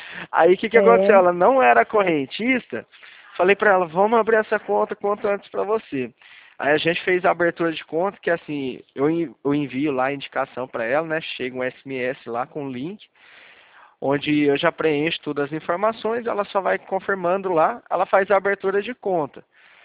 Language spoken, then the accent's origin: Portuguese; São Paulo, Brazil; Eu sou do interior de São Paulo. Cidade que eu moro aqui chama Leme.